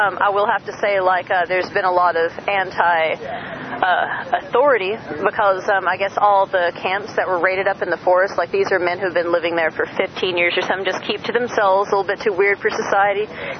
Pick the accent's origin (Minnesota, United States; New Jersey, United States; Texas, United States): Texas, United States; I'm from Texas, yes.